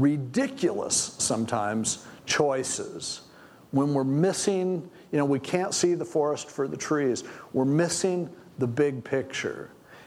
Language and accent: English; United States; Now, I'm an American. I register to vote. I vote. I want what's best for our country.